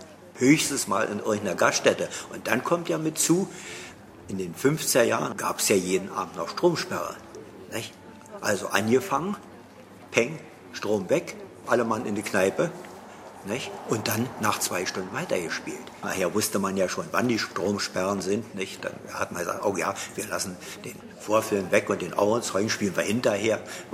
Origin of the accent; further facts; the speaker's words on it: Germany; born there; Ich bin ja hier in Buko geboren, im Lindenhotel.